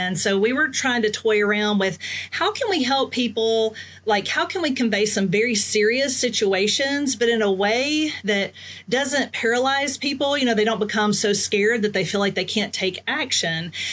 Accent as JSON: {"language": "English", "town": "Tuscaloosa", "region": "Alabama", "country": "United States", "tie": "born or raised there", "said": "It was a super outbreak, and I grew up in Tuscaloosa."}